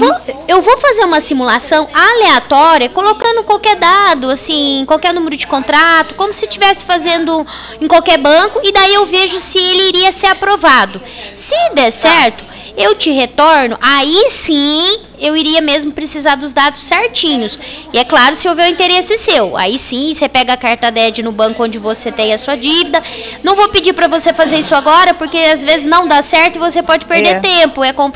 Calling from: Ribeirão Preto, São Paulo, Brazil; Eu falo aqui de Ribeirão Preto, a gente fala aqui da Avenida Presidente Vargas, 1265.

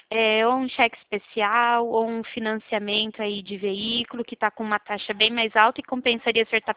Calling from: Presidente Prudente, São Paulo, Brazil; Eu sou da Central da Poupa Crédito, eu falo de Presidente Prudente.

